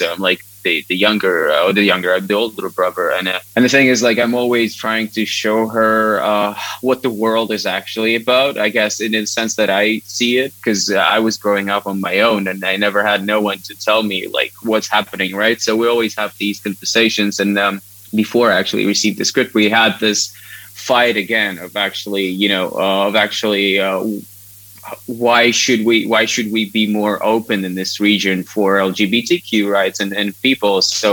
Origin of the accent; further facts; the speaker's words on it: Latvia; COVID hit, so I was back from LA to my hometown in Latvia, where I'm originally from, and I was actually dining with my parents